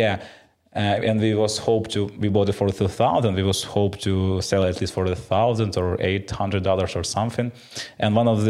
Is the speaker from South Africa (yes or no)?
no; Ukraine; English is a second language; now in United States; I'm sorry, I'm from Ukraine. I don't understand what you want.